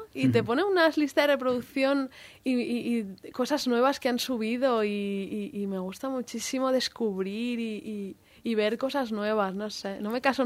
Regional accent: Valencia, Valencian Community, Spain; Valencia. Me encanta mi ciudad, yo somos de la Terreta

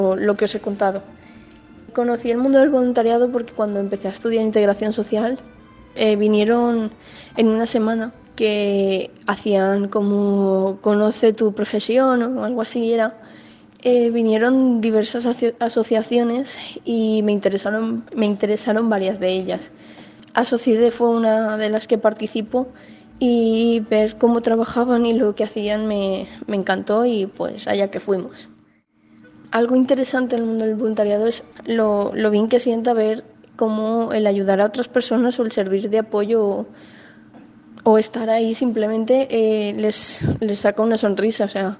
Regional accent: Sedaví, Valencian Community, Spain; tengo 22 años, soy de Sedaví.

